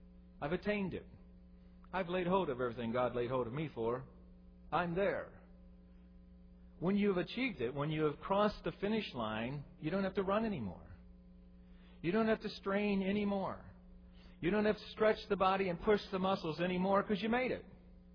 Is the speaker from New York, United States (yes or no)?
yes; Buffalo, New York, United States; I'm from Buffalo, originally, or for years there, we lived near Buffalo.